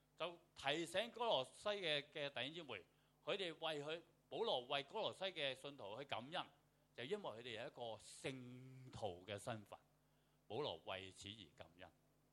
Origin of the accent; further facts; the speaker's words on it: China; 因為我係中國嘅牧師，我中國人嘅牧師